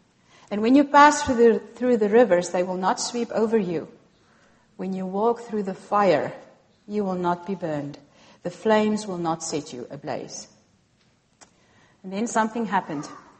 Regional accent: Kalahari, South Africa; also born or lived in Cape Town; I was born in Cape Town. That's Table Mountain, South Africa, but grew up in the Kalahari Desert.

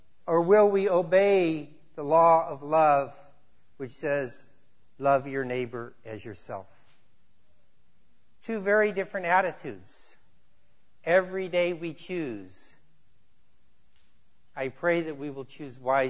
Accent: Missouri, United States; When I was growing up in Missouri, we used to go about once or twice a year to Barbosa's Mexican Restaurant.

